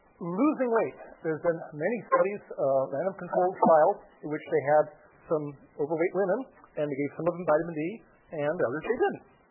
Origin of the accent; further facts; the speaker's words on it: Seattle, Washington, United States; Growing up in Seattle, we're fourth generation of Seattle, Seattle area